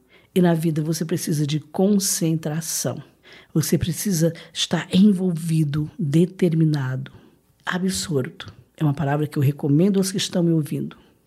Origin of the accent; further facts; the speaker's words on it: Ceará, Brazil; moved away as an adult; Casei, vim do Ceará pra cá, tá comigo há 49 anos.